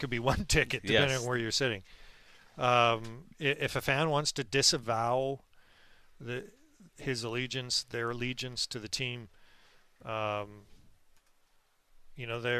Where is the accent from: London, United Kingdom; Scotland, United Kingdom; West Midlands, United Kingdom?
Scotland, United Kingdom; I'm Scottish, though.